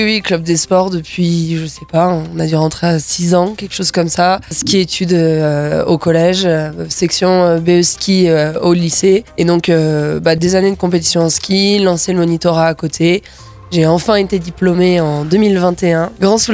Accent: Tignes, Auvergne-Rhône-Alpes, France; je suis originaire de Tignes, j'ai 30 ans maintenant.

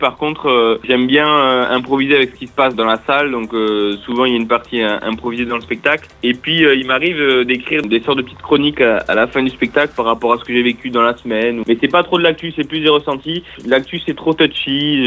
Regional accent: Toulouse, Occitanie, France; Moi, je suis né à Toulouse, je suis Toulousain. J'ai grandi là-bas.

